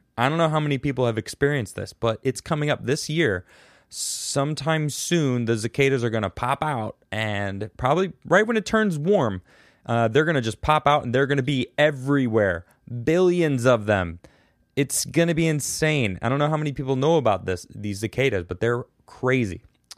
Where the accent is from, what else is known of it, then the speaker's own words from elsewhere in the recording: Midwest, United States; I grew up with cicadas. I grew up in the Midwest.